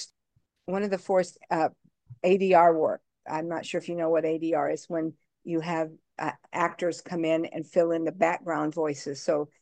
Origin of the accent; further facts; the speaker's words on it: the South, United States; accent: Southern; because I'm from the South and I have that Southern accent.